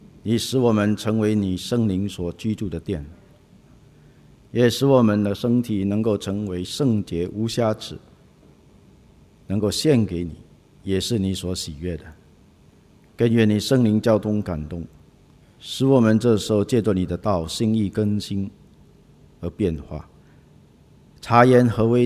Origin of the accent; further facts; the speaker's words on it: Singapore; 你都知道我们新加坡人啊